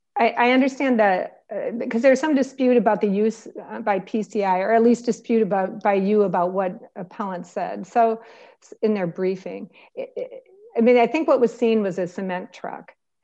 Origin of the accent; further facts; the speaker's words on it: Owatonna, Minnesota, United States; because I'm from Owatonna and I know it's pronounced